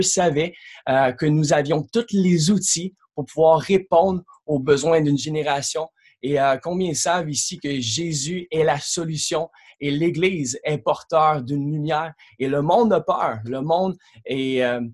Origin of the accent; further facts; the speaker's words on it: Quebec, Canada; accent: Quebec; j'ai un accent québécois. Je me suis marié avec une Française, mais c'est la Française qui a pris l'accent québécois. Parce qu'on habite au Canada. En fait, on a habité en France pendant quelques temps, mais ça fait maintenant 3 ans